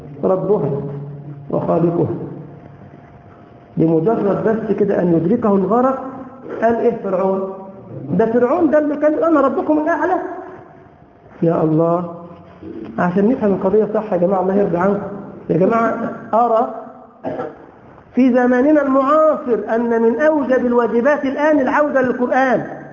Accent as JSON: {"language": "Arabic", "country": "Egypt", "said": "موجود في بلدنا مصر هنا"}